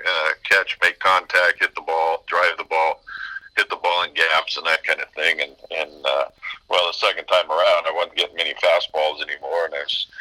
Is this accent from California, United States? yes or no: yes; California, United States; But yeah, I mean, football was my life growing up in Northern California.